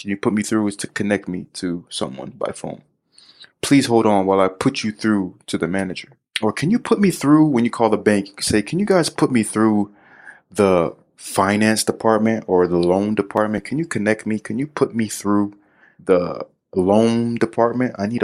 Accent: Florida, United States; Well, actually, I'm from Florida.

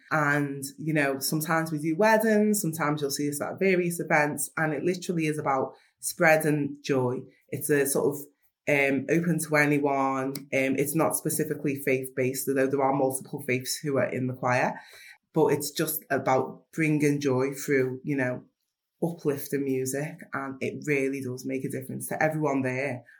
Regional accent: Liverpool, North West England, United Kingdom; I'm from Liverpool 8, from Toxteth

